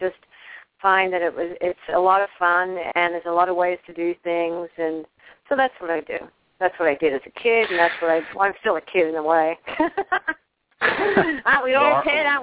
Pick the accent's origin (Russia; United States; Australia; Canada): Australia; I'm an Australian, and Australia's crazy for golf.